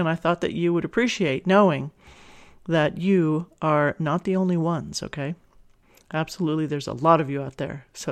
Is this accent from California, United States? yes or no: yes; San Fernando, California, United States; that popped out because I was raised in San Fernando.